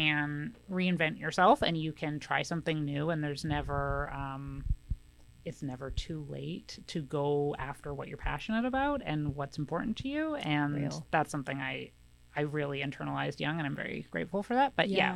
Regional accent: Vancouver, British Columbia, Canada; born there; also born or lived in Houston; I was born in Vancouver.

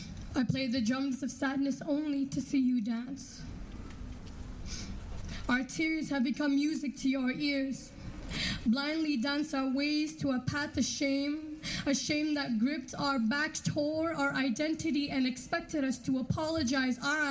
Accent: Canada; born and raised in Canada. My parents are from Iraq. Muslim. I'm 18 years old.

